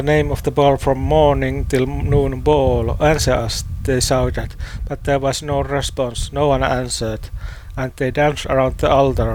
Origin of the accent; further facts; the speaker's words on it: Finland; English is a second language; I answered that I am from Finland.